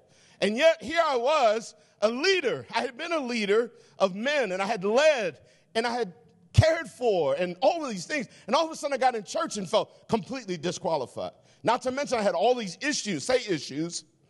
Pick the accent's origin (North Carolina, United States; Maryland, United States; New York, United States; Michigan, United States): Maryland, United States; Baltimore; moved away as an adult; now in Oregon, United States; Just so you know, I'm a city boy. I'm from Baltimore, amen, East Coast, but God moved me out here through the Marine Corps and some other things.